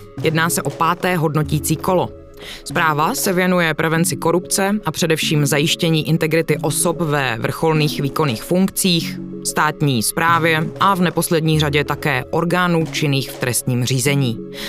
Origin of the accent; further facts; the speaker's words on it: Ostrava, Moravian-Silesian Region, Czechia; moved away as an adult; Tím, že jsem sama Ostravačka a už víc jak dekádu žiju mimo Ostravu